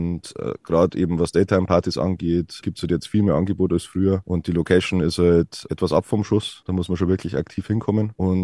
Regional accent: Bavaria, Germany; als Bayer kann man halt auch irgendwie so Sachen, die man nicht anfassen kann, schlecht akzeptieren.

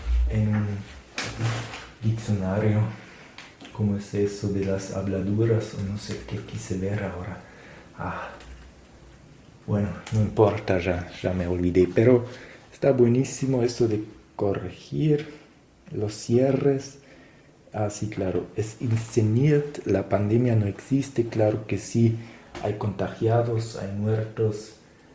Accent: Germany; now in Argentina; ella dio su DNI de Perú y yo el mío de Alemania

